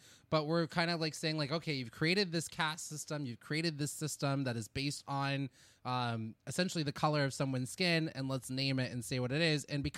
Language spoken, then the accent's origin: English; Nigeria; born there; Born in Nigeria, I am of Nigerian descent.